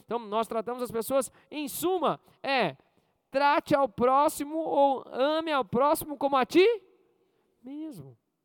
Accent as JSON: {"language": "Portuguese", "town": "Maringá", "region": "Paraná", "country": "Brazil", "lives_now": "Curitiba, Brazil", "said": "Que aqui na fazenda, Curitiba, eu sou de Maringá, irmãos."}